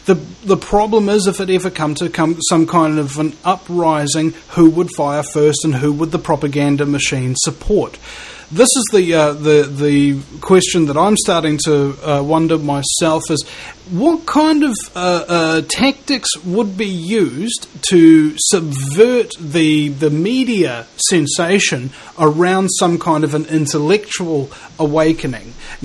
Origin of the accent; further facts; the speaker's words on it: New Zealand; I'm from New Zealand. I've got New Zealand problems.